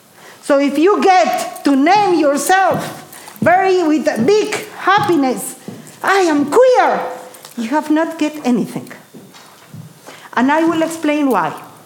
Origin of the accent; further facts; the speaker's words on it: Bolivia; first language Spanish; English is a second language; I come from Bolivia. And we speak Spanish, a sort of Spanish.